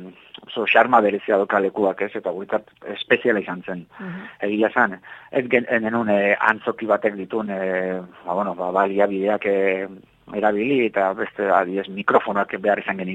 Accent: Hondarribia, Basque Country, Spain; nire Hondarribikoa naiz

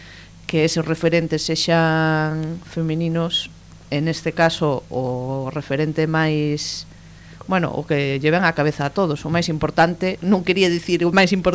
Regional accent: Galicia, Spain; Somos da Mariña, non puiden.

